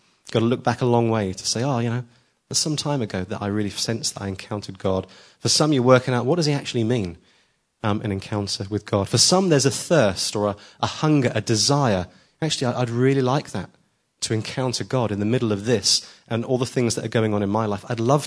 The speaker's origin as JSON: {"language": "English", "region": "England", "country": "United Kingdom", "said": "We're so English, aren't we?"}